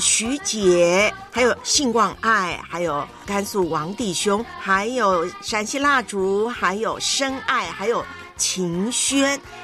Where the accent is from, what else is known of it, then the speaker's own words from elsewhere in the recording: Hualien, Hualien County, Taiwan; 在我的老家呢，台湾东部花莲那块